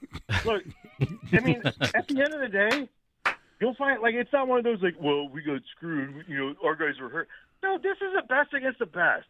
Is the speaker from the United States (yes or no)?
yes; California, United States; Like, I grew up in the Bay Area. And people are going to be like, oh, why aren't you an Eagles fan now? You live out here.